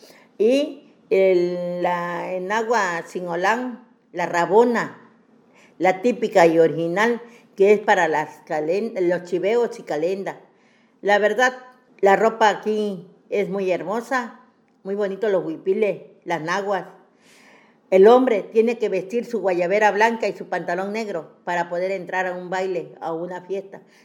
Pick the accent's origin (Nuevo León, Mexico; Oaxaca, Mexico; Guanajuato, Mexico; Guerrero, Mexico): Oaxaca, Mexico; Matías Romero; also born or lived in Ojapa, Veracruz; Soy nativa de Ojapa, Veracruz. Qué lindo es el Istmo. ¿Por qué? Porque desde muy pequeña mis padres nos trajeron acá a Matías Romero, Oaxaca, a Avendaño, Oaxaca.